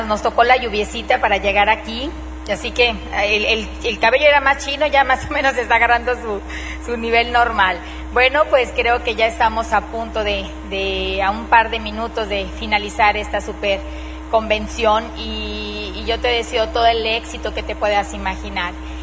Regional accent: Ciudad Obregón, Sonora, Mexico; donde la matriz estaba en Ciudad Obregón, de donde somos nosotros, de Sonora.

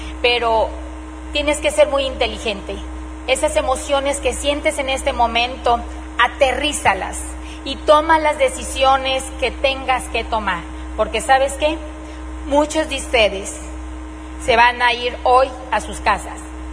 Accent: Ciudad Obregón, Sonora, Mexico; donde la matriz estaba en Ciudad Obregón, de donde somos nosotros, de Sonora.

